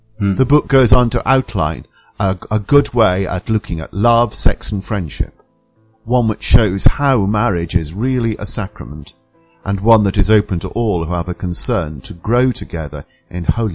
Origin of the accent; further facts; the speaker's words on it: Stoke-on-Trent, West Midlands, United Kingdom; born there; I was born in 1958 in Stoke-on-Trent, a city in the middle of England, to working-class parents. My father was a semi-skilled labourer working in the pottery industry. I was brought up as a Protestant, a Methodist specifically, by my mother.